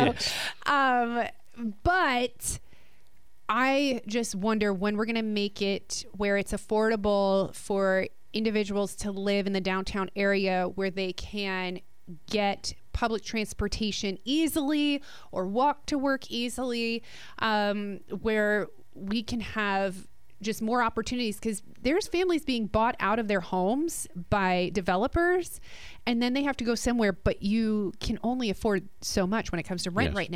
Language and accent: English; New Jersey, United States; I grew up in Jersey.